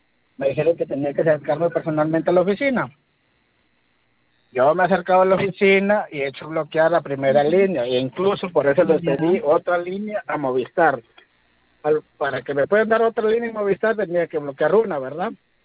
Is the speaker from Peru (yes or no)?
yes; Piura, Peru; Ya, mire, yo soy acá de Piura